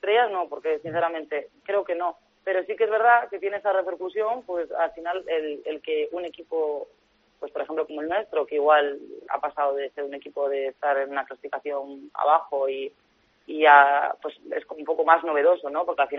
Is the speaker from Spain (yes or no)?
yes; Spain; al principio era un poco la gracia, ¿no?, de que éramos muchas españolas